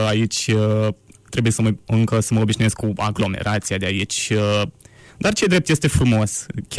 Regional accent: Stănița, Neamț County, Romania; now in Iași, Romania; Eu vin de la Stănița, din județul Neamț.

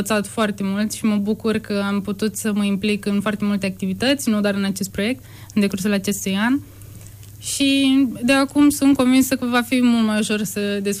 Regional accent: Botoșani, Botoșani County, Romania; Eu sunt din orașul Botoșani.

